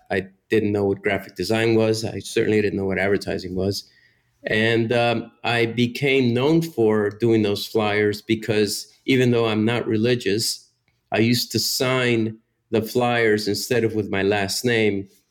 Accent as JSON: {"language": "English", "town": "Miami", "region": "Florida", "country": "United States", "tie": "born or raised there", "said": "my family fled Cuba during the revolution. We went to Mexico first. I grew up in Miami."}